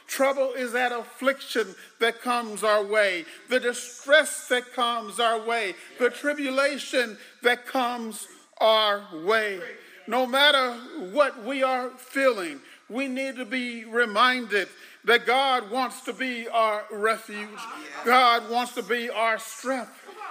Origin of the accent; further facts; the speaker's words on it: Aberdeen, North Carolina, United States; separating me from my loved ones in my hometown of Aberdeen.